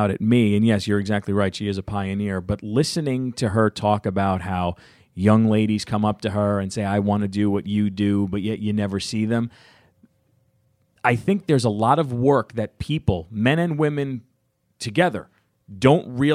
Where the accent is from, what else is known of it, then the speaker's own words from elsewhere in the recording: United States; I'm American.